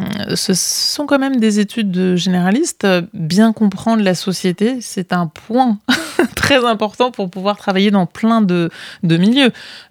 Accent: France; on a été dressés et éduqués dans notre cerveau en tant que Français.

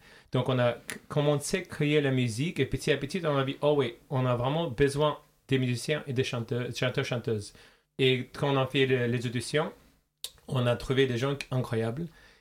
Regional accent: Azerbaijan; first language Russian; French is a second language; Moi, je suis originaire d'Azerbaïdjan et donc je parle en russe, c'est mon langue maternelle.

